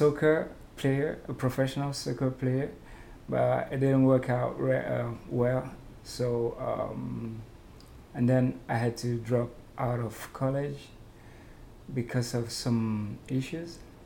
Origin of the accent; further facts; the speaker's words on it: Benin; English is a second language; I grew up in Benin. Benin is like a French country. So the main language in my country is French.